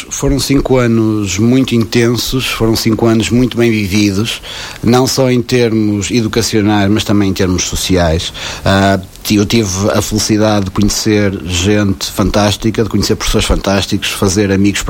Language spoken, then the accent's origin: Portuguese; Aveiro, Portugal; eu sou um vareiro, eu venho da praia, venho dos Muris, sou natural dos Muris e passei a grande parte da minha vida na terra, portanto na minha terra, onde sou muito ligado às minhas raízes, à minha família, aos meus amigos